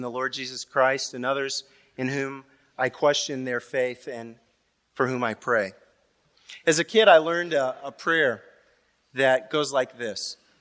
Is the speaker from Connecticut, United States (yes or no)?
no; St. Louis, Missouri, United States; I grew up here in St. Louis in the St. Elizabeth and St. Clement parishes.